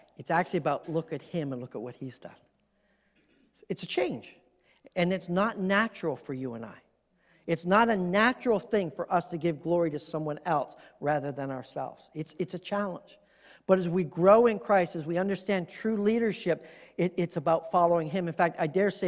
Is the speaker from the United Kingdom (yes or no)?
no; Canada; moved away as an adult; now in United States; I remember when I was transitioning from Canada to move to the U.S., you know, leaving my job, you know, the family farm, family business, leaving all of that to move here.